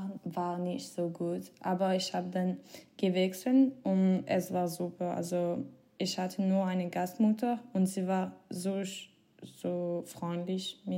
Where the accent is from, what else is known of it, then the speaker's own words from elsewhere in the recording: Switzerland; Ich komme aus der Schweiz.